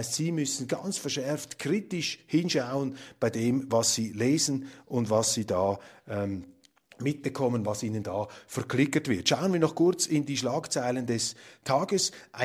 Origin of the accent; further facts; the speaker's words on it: Switzerland; Aber meine Damen und Herren, wir als Schweizer, wir als Kleinstaatler, wir dürfen doch nicht größenwahnsinnig werden.